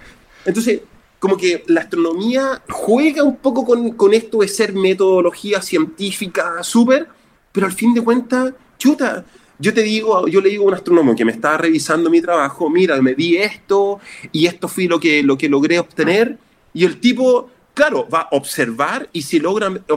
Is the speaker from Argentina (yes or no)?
no; Chile; por otro lado soy un chileno